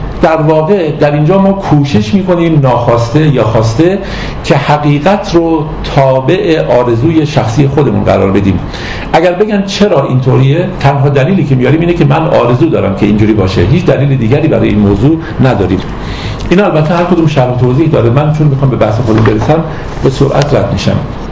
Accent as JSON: {"language": "Persian", "country": "Iran", "said": "از آن جهت که من مسلمانم. من از ایران دفاع میکنم نه به خاطر اینکه کشور خوبیه، فقط به خاطر اینکه من ایرانی هستم."}